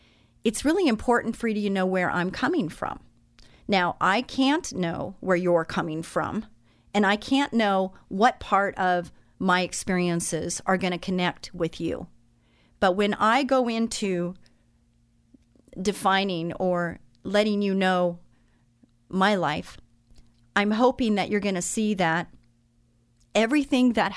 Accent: California, United States; I grew up in Orange County. I was the middle daughter.

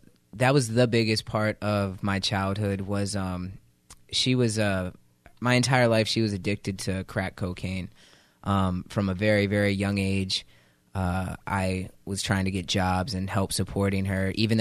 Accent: Chester, Pennsylvania, United States; also born or lived in Philadelphia; I'm originally from Philadelphia. That's where I was born. And then I lived most of my childhood in Chester, Pennsylvania, which is about 15 minutes away. Very, very harsh neighborhood. Projects. It was the hood.

